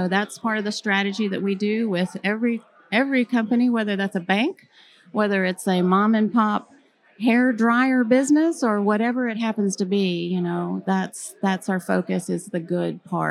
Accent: Lillian, Alabama, United States; I grew up in Lillian, Alabama, bordered by Florida by Perdido Bay, where I would ride my horse and swim.

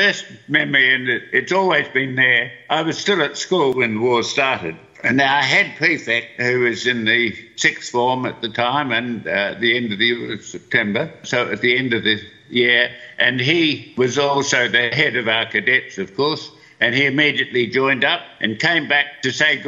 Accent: New Zealand; also born or lived in Glenelg, Australia; Actually, I was born in Glenelg in Adelaide, but my father was a banker and was transferred to New Zealand. This was when I was 10 years old, so that all my schooling virtually was in New Zealand at one of their prestigious private schools.

